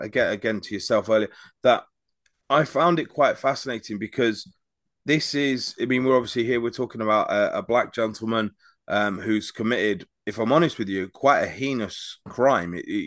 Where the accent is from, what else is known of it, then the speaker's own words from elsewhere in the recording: United Kingdom; Like I said, I come in from Britain